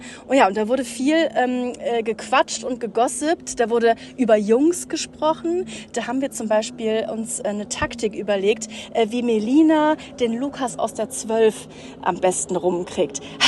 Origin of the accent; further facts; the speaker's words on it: Rösrath, North Rhine-Westphalia, Germany; Ich will am liebsten mit dir noch in den Königsforst, das ist ja unser großer Wald, wo ich aufgewachsen bin.